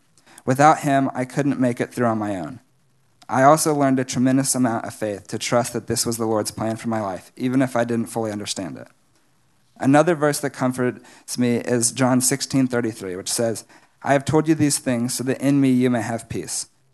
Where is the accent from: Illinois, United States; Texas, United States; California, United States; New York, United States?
Texas, United States; Dallas; I was born on August 14, 1999, in Dallas, into a solid Christian family where I have grown up going to Watermark since I can remember.